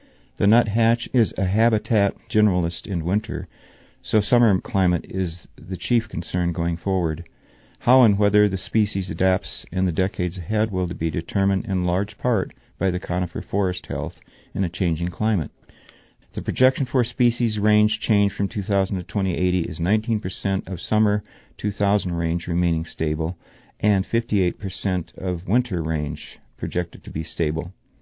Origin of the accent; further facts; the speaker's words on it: Michigan, United States; I first became aware of this lovely little songbird growing up in Michigan, where the white-breasted nuthatch was common fare in the North Woods.